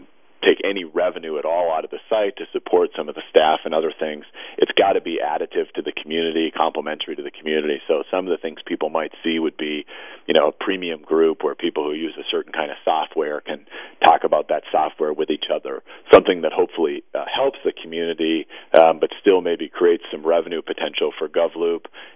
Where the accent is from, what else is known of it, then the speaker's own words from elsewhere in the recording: Duluth, Minnesota, United States; the way somebody does something in my hometown of Duluth, Minnesota, in the area of, say, parks management, might be incredibly innovative